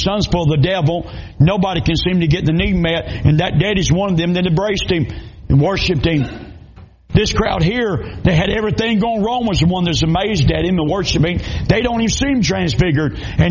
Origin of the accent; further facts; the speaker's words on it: Georgia, United States; I said, no, sir, I'm not. I said, I'm from South Georgia.